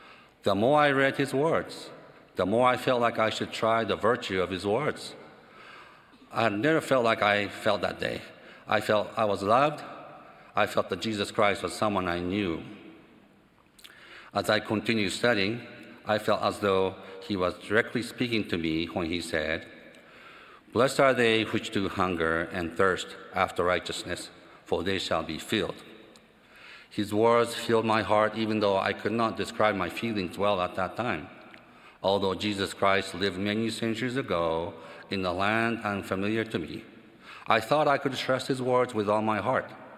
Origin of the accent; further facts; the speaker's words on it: Nagano, Japan; I grew up in Nagano, Japan, in a home where honesty, diligence, and humility were strongly encouraged, and conformity to the old customs was strictly followed.